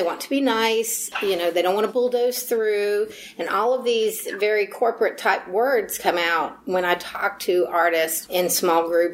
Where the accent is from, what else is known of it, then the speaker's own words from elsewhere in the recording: Connecticut, United States; I'm from Connecticut. And I graduated from Boston University.